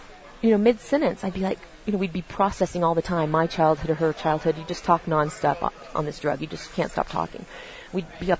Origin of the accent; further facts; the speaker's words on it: Virginia, United States; Or is it because I grew up gay in Virginia in a small town?